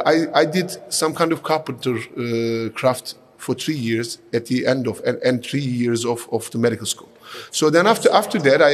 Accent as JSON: {"language": "English", "region": "Istanbul", "country": "Turkey", "tie": "born or raised there", "said": "So, I was born and raised in Istanbul"}